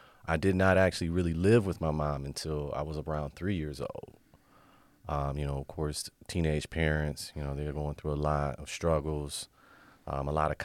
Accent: Toledo, Ohio, United States; born and raised here in Toledo, Ohio. So I've lived on like every single side of Toledo. I grew up on Waite initially, down the street from Robinson High School

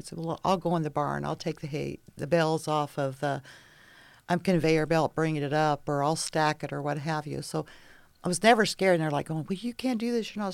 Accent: Missouri, United States; now in Toledo, United States; I'm originally from Missouri, a little farm girl that born and raised on the farm

